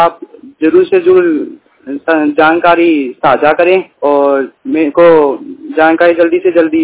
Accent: Rajsamand, Rajasthan, India; मैं राजस्थान से राजसमंद से हूँ

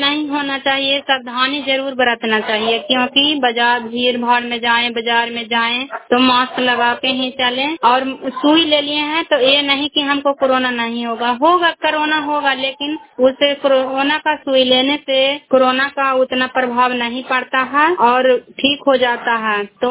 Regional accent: Bihar, India; मैं cry block से belong करती हूँ, नालंदा जिला से रहने वाली हूँ।

